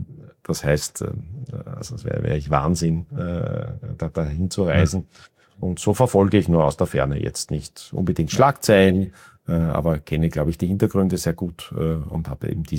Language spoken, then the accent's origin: German; Austria; ich bin natürlich Österreicher, unter Staatsbürgerschaft bin ich aus Sicht der iranischen Behörden immer Iraner.